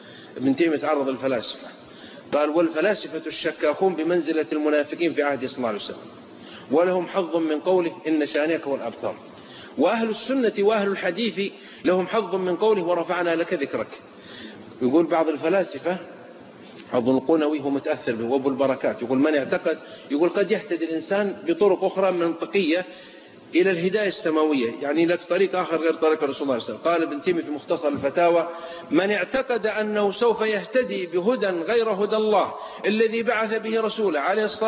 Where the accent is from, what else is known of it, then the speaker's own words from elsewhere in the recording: Saudi Arabia; بعض الأخوة عندنا في السعودية